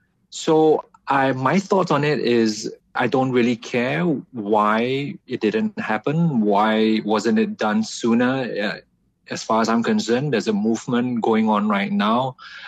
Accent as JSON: {"language": "English", "country": "Singapore", "said": "Well, I come from Singapore, and very fortunately, I don't experience any of that."}